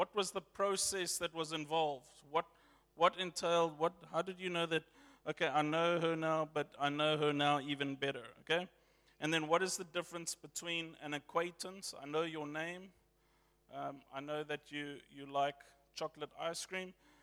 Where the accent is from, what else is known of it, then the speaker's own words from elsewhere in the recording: England, United Kingdom; Okay, I'm English, so I didn't understand that either.